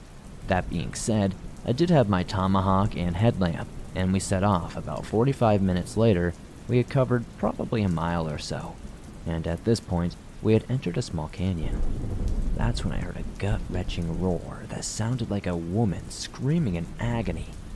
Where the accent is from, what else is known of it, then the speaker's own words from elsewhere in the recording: Spain; moved away as an adult; now in United States; As for my friends and me in this story, we are from Spain, and when this happened at the end of September of 2023, we were pretty new to the United States. I moved here a while back for law school